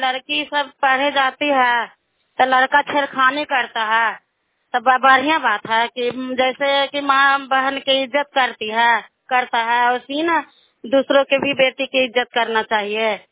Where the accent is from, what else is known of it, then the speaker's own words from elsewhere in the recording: Bahadurpur, Bihar, India; घर बहादुरपुर है, चंडी प्रखंड है, चंडी प्रखंड के रहने वाली हूँ।